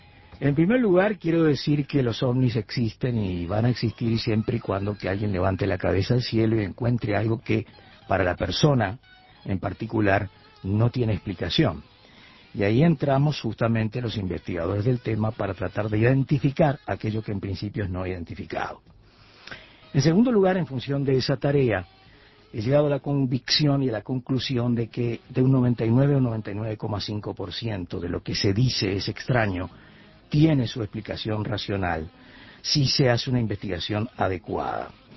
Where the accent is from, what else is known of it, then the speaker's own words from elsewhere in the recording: Uruguay; moved away as an adult; Estoy por allá hace 17 años y medio. Cuando me fui de Uruguay con una propuesta concreta de trabajo periodístico